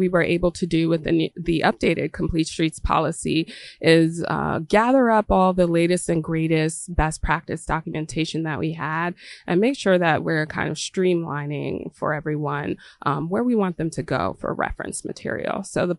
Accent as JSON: {"language": "English", "region": "Maryland", "country": "United States", "tie": "born or raised there", "said": "I have a lot of experience in that growing up in Maryland and using transit primarily in high school to get to and from practice"}